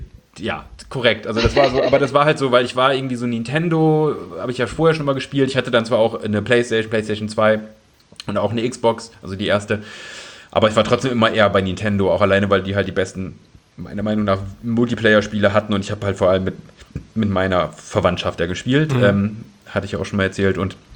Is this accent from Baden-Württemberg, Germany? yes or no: no; Osnabrück, Lower Saxony, Germany; auf dem Dachboden meiner letzten WG in Osnabrück, wo ich herkomme, vergessen.